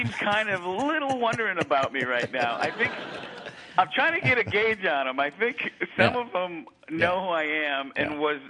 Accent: Syracuse, New York, United States; I grew up in Syracuse.

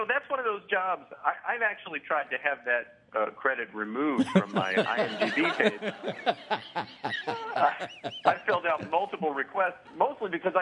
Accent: New Jersey, United States; also born or lived in Mount Kisco; Actually, I was born in Mount Kisco, New York, but I really grew up in New Jersey, over the river.

